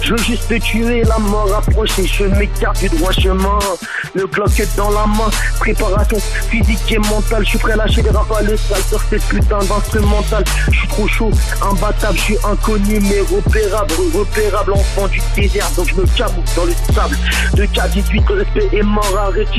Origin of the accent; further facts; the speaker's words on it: Algeria; now in Paris, France; Ouais, on représente Paris, on est en New York, on est algérien.